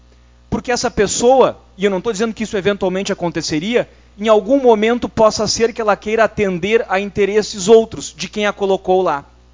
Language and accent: Portuguese; Santa Maria, Rio Grande do Sul, Brazil; Eu sou de Santa Maria, enfim.